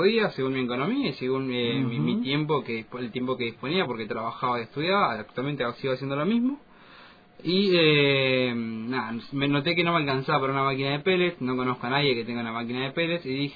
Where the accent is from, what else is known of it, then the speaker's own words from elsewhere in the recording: Cipolletti, Río Negro, Argentina; Yo soy en realidad de Cipolletti.